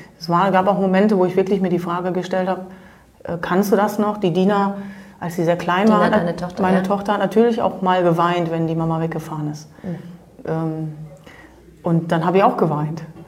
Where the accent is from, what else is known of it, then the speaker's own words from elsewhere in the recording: Germany; ich bin Deutsche